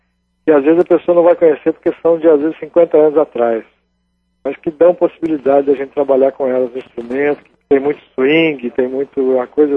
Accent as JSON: {"language": "Portuguese", "town": "Belo Horizonte", "region": "Minas Gerais", "country": "Brazil", "tie": "born or raised there", "also_born_or_lived": "Rio de Janeiro", "said": "Eu morei fora de Belo Horizonte, fiquei muito tempo fora daqui. Eu nasci no Rio, mas criado aqui."}